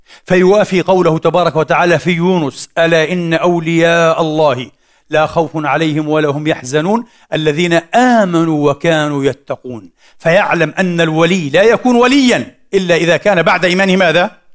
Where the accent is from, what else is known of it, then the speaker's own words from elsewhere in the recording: Egypt; وهو كبير في بلدتنا أيضا في مصر